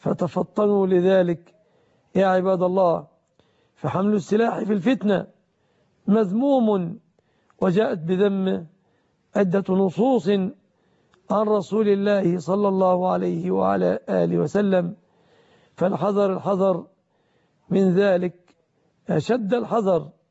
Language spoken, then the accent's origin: Arabic; Egypt